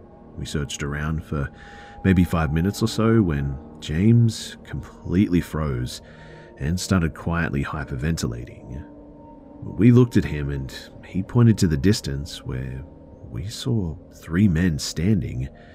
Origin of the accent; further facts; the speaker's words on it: Galicia, Spain; We grew up in a very rural area of Galicia, Spain. We're British by blood, but Spanish by culture.